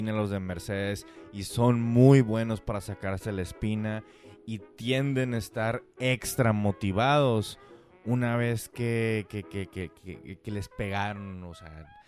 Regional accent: Mexico; como mexicanos, después de haber ganado la Copa de Oro

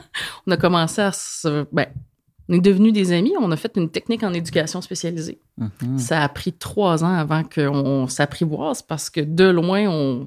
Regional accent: Sainte-Flavie, Quebec, Canada; now in New Richmond, Canada; Moi, je suis originaire de Sainte-Flavie

